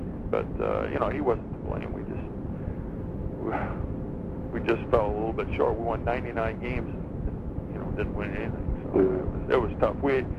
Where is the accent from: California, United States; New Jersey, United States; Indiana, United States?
California, United States; I was from Southern California, and after the season was over, I'd come back to Southern California just because I didn't like the winters there.